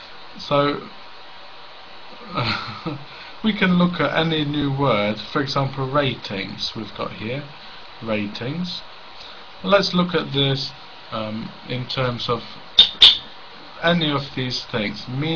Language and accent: English; Cambridge, East of England, United Kingdom; born there; although I was born in Cambridge, I have to say.